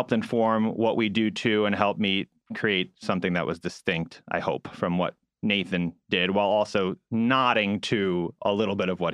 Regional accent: New York City, New York, United States; I grew up in New York City, big Broadway fan. My parents love Broadway.

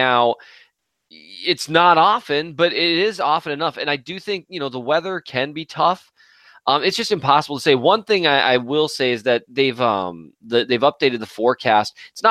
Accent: Minnesota, United States; I'm from Minnesota, and I was like, wow, that's a lot of snow.

